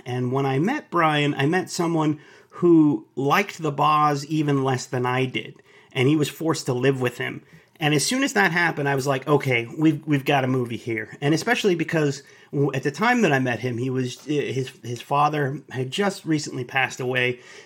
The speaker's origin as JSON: {"language": "English", "town": "Dallas", "region": "Texas", "country": "United States", "said": "He's from the Dallas area, and I'm from Dallas."}